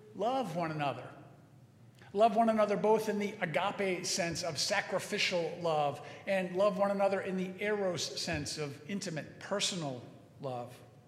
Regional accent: Connecticut, United States; I grew up in Connecticut and attended a big junior high school, now called a middle school, for 7th, 8th, and 9th grade

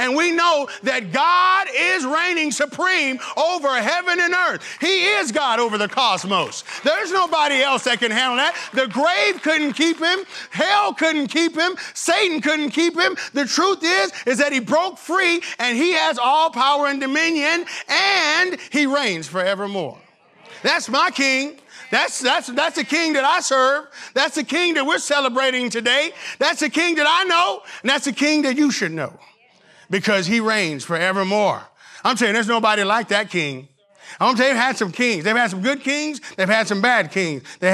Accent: Arkansas, United States; For you guys that don't know, Vanessa is from New Hampshire, and I'm from Arkansas.

